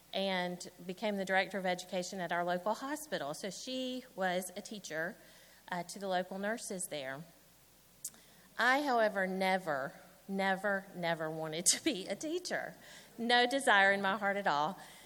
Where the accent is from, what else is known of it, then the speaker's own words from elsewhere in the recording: Fairhope, Alabama, United States; I am from Fairhope, Alabama, which is a little town on the shores of Mobile Bay.